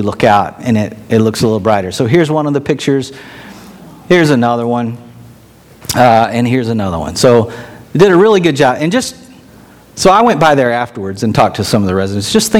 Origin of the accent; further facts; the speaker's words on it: Texas, United States; also born or lived in Minnesota; Tina and I grew up in Texas. We grew up in the South.